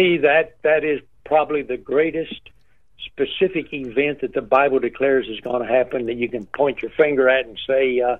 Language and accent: English; Oklahoma, United States; And I said, I'm from Oklahoma.